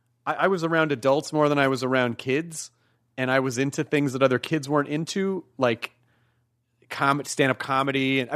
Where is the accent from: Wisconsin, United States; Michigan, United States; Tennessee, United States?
Tennessee, United States; Memphis; also born or lived in Louisville, Kentucky; I mean, yeah, I was born in Louisville. I grew up in Memphis primarily, but yes, I did. I spent the first few years of my life in Louisville and then Memphis, Tennessee.